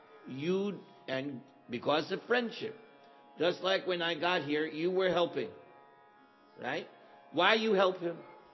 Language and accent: English; New York, United States; I'm not Indian. I'm American. I'm from New York.